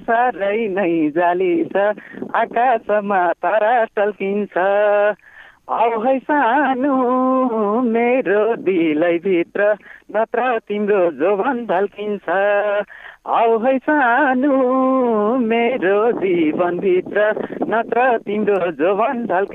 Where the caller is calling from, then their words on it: Achham, Sudurpashchim Province, Nepal; हजुर अछामबाट … बोल्दैछु अछामबाट।